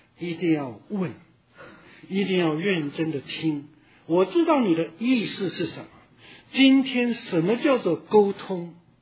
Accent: China; 可能我们中国人都很喜欢听啊，但是进一步不太会问啊

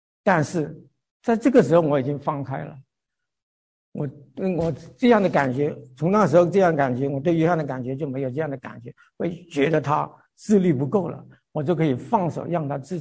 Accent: Guilin, Guangxi, China; moved away as an adult; also born or lived in Zhongshan; now in United States; 我老家是桂林，因为怎么到中山，中山怎么信主，有怎么样的几年的经历。

